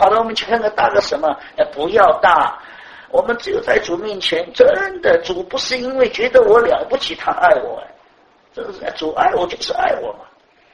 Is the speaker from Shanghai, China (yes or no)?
yes; Shanghai, China; 像我们上海人，江北来的是什么？